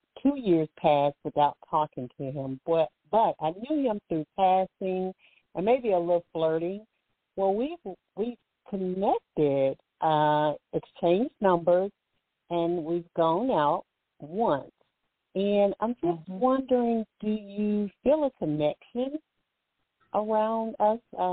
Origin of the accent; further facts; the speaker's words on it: Alabama, United States; And I'm from Alabama, so the doctor, I could see how he could enjoy Southern food.